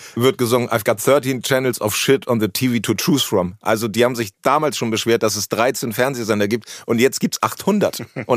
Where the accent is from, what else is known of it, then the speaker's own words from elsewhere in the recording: Hemmoor, Lower Saxony, Germany; Es war ungefähr das Jahr 1986 und ich komme aus Hemmoor.